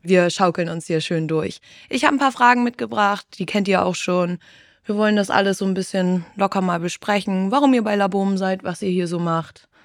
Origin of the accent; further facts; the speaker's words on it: Hude, Lower Saxony, Germany; Das ist das Gute, wir kommen alle aus Hude und man kennt sich, ne?